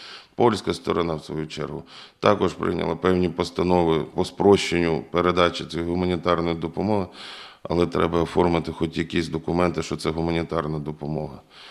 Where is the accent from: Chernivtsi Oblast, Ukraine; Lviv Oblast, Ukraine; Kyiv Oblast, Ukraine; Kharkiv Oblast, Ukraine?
Kharkiv Oblast, Ukraine; Kharkiv; Я є родом з Харкова.